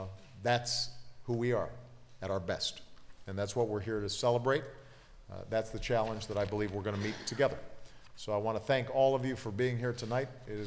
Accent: Hawaii, United States; also born or lived in Indonesia; growing up in Hawaii and in Indonesia

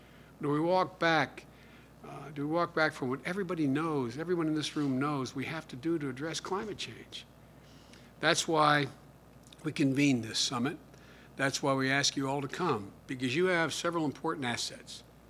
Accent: Pennsylvania, United States; I remember back in 1973, I came from Pennsylvania, and steel and coal were a big deal

